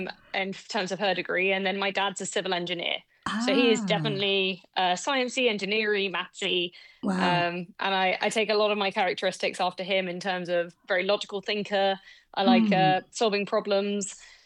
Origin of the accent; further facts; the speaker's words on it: South East England, United Kingdom; It's a pretty great place in the world to grow up. So we're on the coast in the south of England